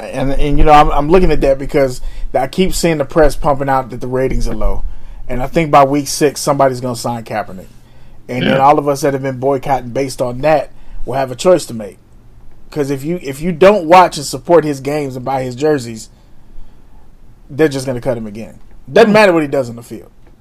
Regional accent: St. Louis, Missouri, United States; It was the most, like, and I'm from St. Louis and I've seen some bullshit.

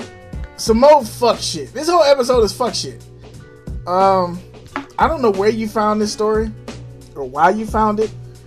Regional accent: St. Louis, Missouri, United States; I'm from St. Louis, man. You know it's Budweiser, Bud Light.

